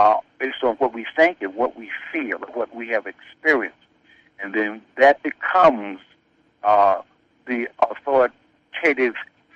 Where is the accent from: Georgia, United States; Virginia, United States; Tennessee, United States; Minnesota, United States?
Virginia, United States; We grew up and we were in an all-black church in Northern Virginia.